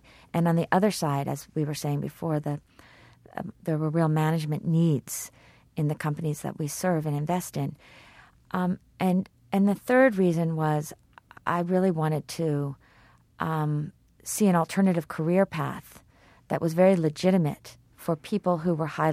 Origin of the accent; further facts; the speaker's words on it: Kenya; And as a Kenyan, I can't even understand that.